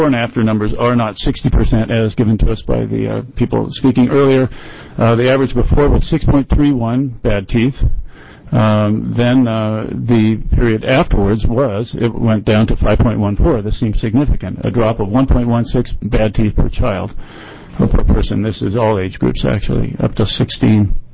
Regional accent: Portland, United States; I'm from Portland.

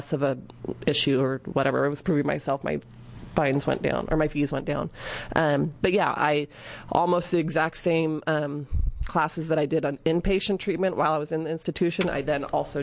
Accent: Oregon, United States; I'm from Benton County, so Benton County wants you to automatically go into outpatient treatment

